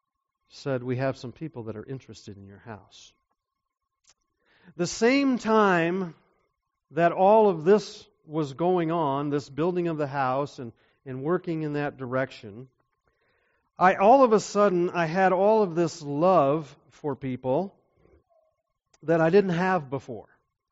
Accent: Alpena, Michigan, United States; I was very excited because I grew up in Alpena. My family was there. When I was 18 years old, I left home.

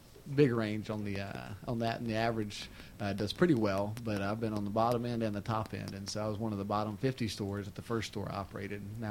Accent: Diboll, Texas, United States; And so I grew up in Diboll, Texas, which is the metropolis about 2 hours north of Houston, of about, I think, 5,000 people or less since I've left there.

